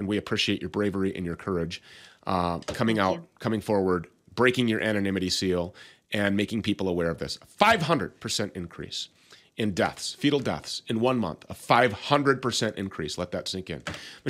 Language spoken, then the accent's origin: English; Minnesota, United States; All of the hemp is sourced right here in my home state of Minnesota.